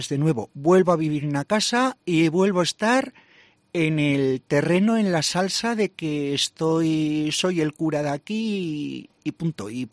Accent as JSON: {"language": "Spanish", "town": "Luna", "region": "Aragon", "country": "Spain", "tie": "born or raised there", "said": "Yo soy nacido en Luna, en las Cinco Villas."}